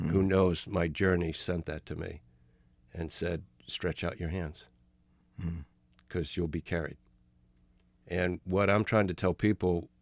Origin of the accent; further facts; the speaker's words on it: Rye, New York, United States; Steve and I grew up in Rye, New York, outside Manhattan.